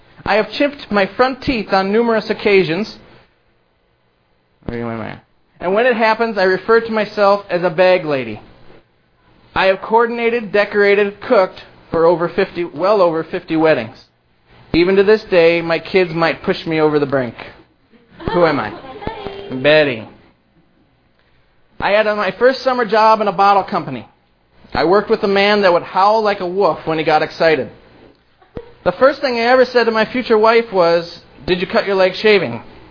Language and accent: English; Dubuque, Iowa, United States; I was born and raised in Dubuque in a huge family. I ended up marrying another girl from a well-known family in Dubuque.